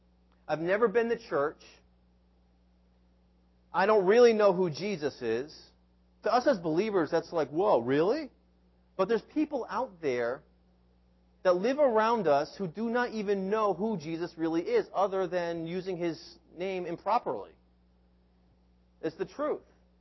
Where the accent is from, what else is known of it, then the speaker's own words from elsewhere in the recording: Storrs, Connecticut, United States; I'm actually originate from the Storrs area, and I went to the Willimantic Church